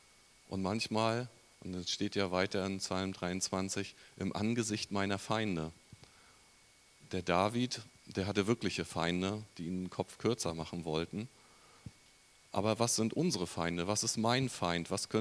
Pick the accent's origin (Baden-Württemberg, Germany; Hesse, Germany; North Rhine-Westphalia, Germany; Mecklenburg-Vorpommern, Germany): Mecklenburg-Vorpommern, Germany; Wismar; born there; im Juni 1969 geboren worden und viele denken vielleicht in Schwerin. Nein, ich bin ein Ostseekind. Ich bin in Wismar geboren.